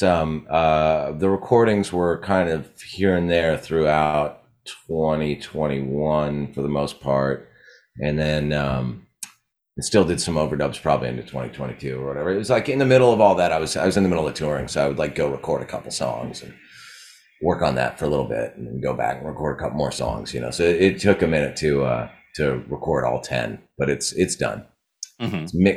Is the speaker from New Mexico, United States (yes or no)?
no; Santa Barbara, California, United States; So East Beach was the beach that I grew up going to in Santa Barbara.